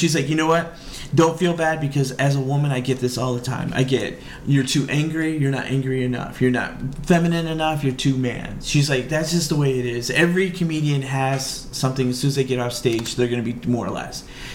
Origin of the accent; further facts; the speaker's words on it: Midwest, United States; But I'm from the Midwest, and I like not to make people feel uncomfortable.